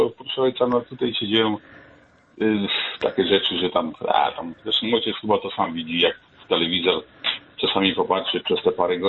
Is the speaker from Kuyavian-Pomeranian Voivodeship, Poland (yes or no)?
yes; Kuyavian-Pomeranian Voivodeship, Poland; chociaż ja pochodzę z okolic Torunia.